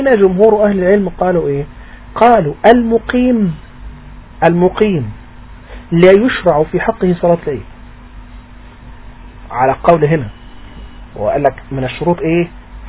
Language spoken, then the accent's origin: Arabic; Egypt; بلدنا مصر يعني